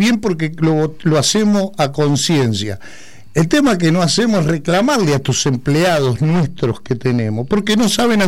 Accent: Santa Fe, Argentina; Vos sabés que yo nací en la isla, en Santa Fe.

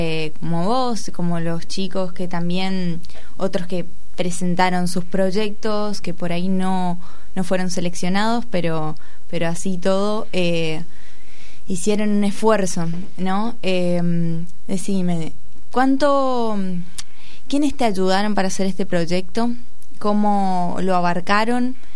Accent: Misiones, Argentina; soy de Misiones

